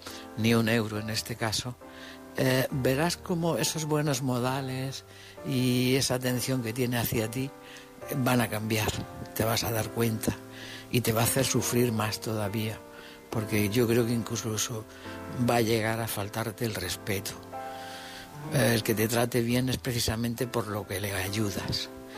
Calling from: Almería, Andalusia, Spain; de Almería.

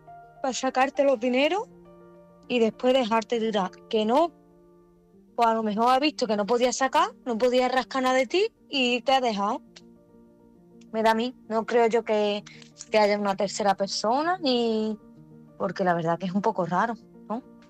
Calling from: Málaga, Andalusia, Spain; de Málaga.

